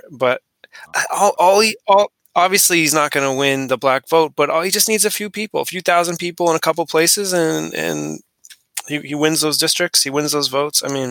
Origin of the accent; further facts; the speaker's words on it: New England, United States; I'm from New England, and the New Hampshire state motto is live free or die, literally.